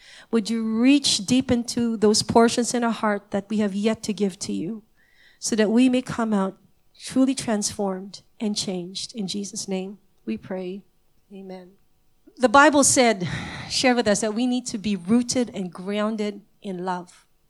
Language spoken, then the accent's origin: English; Singapore; Now, I come from Singapore, and this is every consumer's demand.